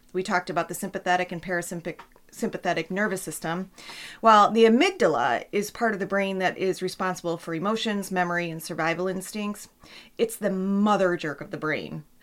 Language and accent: English; Detroit, Michigan, United States; I am from the Detroit metro area of Michigan, and the weather is always pretty funky here in the springtime.